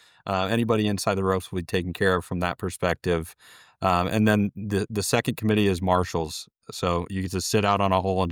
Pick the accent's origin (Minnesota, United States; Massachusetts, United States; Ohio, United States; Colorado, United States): Ohio, United States; Columbus; number one in my hometown here in Columbus, Ohio, the Nationwide Children's Hospital Championship